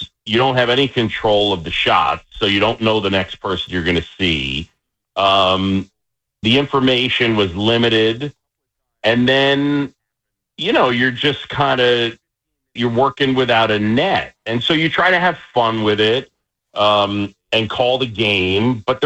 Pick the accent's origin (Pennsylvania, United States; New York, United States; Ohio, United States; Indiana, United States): New York, United States; New York City; our friend Tim Sheehy, mm-hmm. we grew up with on Roosevelt Island in New York.